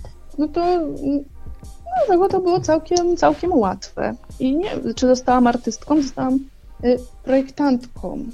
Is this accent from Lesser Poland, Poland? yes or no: no; Częstochowa, Silesian Voivodeship, Poland; Tak, bardzo kocham moje rodzinne miasto, jestem z nim związana i uwielbiam tam wracać.